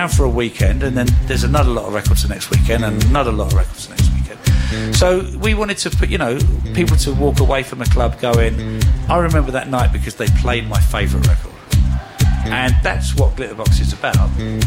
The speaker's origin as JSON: {"language": "English", "town": "Uxbridge", "region": "London", "country": "United Kingdom", "said": "I'm from West London, Uxbridge."}